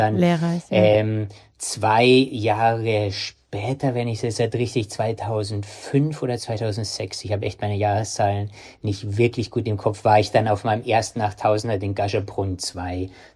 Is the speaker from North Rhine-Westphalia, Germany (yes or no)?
no; Munich, Bavaria, Germany; Und dann bin ich in München aufgewachsen